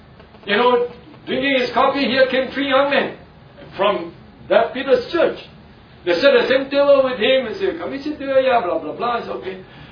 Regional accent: Philippines; So who am I? I'm a Filipino.

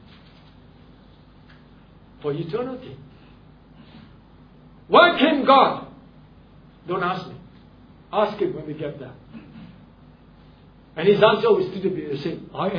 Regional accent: Singapore; It's just that I am born here. I'm a Singaporean. I'm a Chinese.

